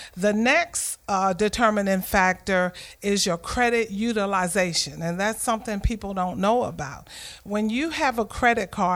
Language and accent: English; Baltimore, Maryland, United States; I remember going to college my freshman year, coming to Atlanta. I'm from Baltimore, by the way.